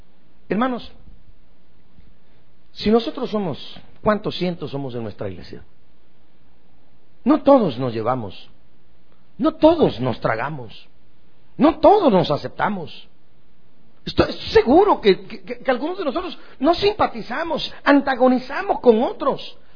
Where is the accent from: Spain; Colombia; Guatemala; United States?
Guatemala; vengo de Guatemala y estoy acá